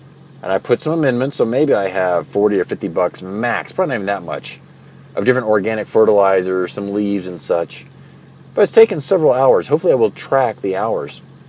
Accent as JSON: {"language": "English", "region": "Texas", "country": "United States", "tie": "born or raised there", "said": "Where I grew up in Texas with clay soils and where the soil will just hold water"}